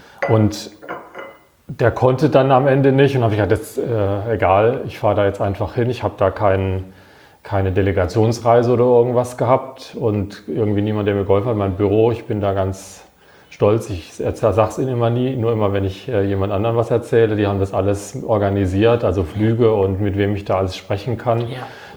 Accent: Wiesloch, Baden-Württemberg, Germany; weil meine Heimatstadt Wiesloch, die hat auch genauso viele Einwohner etwa.

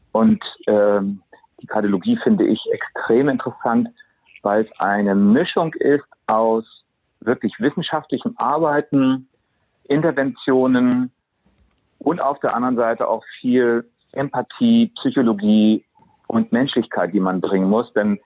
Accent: Hamburg, Germany; born there; Also ich bin geborener Hamburger, bin 58 Jahre alt, stamme aus einer Medizinerfamilie

